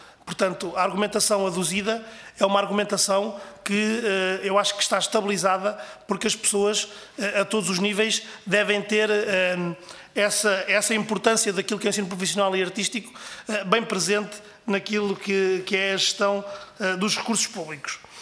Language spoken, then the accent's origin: Portuguese; Pombal, Leiria, Portugal; da nossa região de Leiria, até porque eu sou de Pombal, sou mesmo pertinho de Leiria